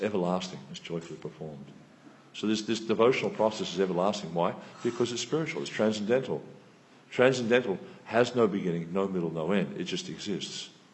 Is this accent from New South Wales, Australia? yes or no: no; Melbourne, Victoria, Australia; also born or lived in Malaysia; I was brought up in Melbourne, but my family went travelling, and we went to lived in Malaysia, and then when we came back from Malaysia, we lived all over the place.